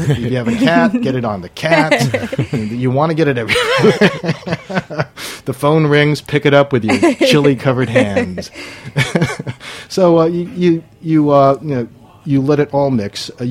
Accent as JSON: {"language": "English", "country": "Guam", "tie": "born or raised there", "said": "I learned this from my neighbors growing up on Guam. We have a huge Korean population."}